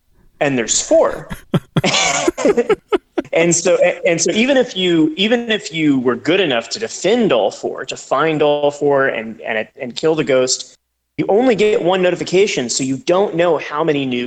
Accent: Dallas, Texas, United States; I'm from Dallas, Texas.

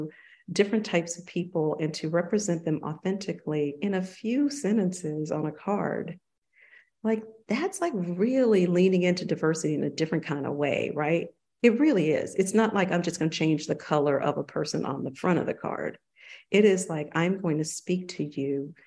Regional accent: the South, United States; So I think for me growing up in the South, I navigated a lot of different worlds

